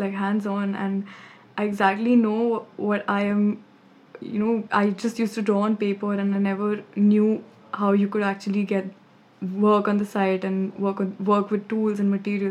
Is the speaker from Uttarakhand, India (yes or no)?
yes; Dehradun, Uttarakhand, India; I'm from Dehradun.